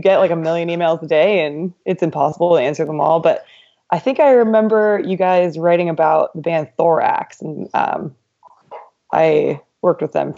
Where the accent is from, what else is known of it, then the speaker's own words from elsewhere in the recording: California, United States; I'm from California, so bands like … were always really important to me.